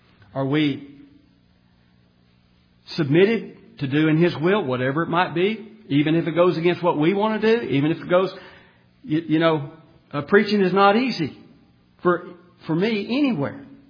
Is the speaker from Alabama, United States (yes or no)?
yes; Alabama, United States; I'm an American. I'm a proud American. I'm a proud Alabamian. You can tell it in my talk, can't you? But I am. I've been here all my life.